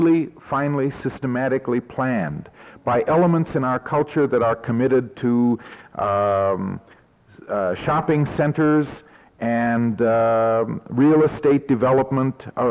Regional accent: Ohio, United States; I hope it's not only because I come from Ohio that I am pessimistic about public education.

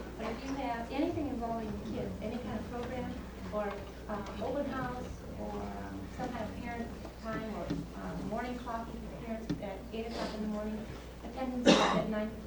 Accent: the South, United States; We're from the South, and we thought just the South were having monumental problems

